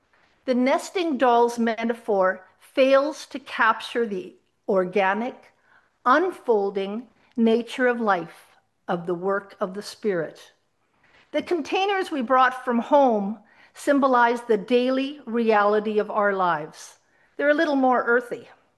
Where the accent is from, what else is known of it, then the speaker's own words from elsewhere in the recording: Abbotsford, British Columbia, Canada; My world, when I grew up in Abbotsford, expanded from the close confines of the church, life at MEI, and Abbotsford, and the value of German school